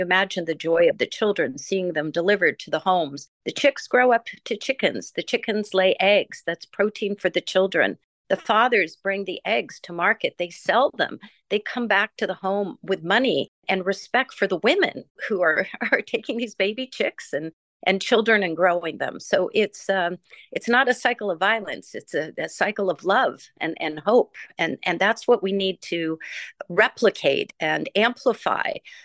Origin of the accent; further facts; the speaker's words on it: California, United States; it was a defining moment for me as a Californian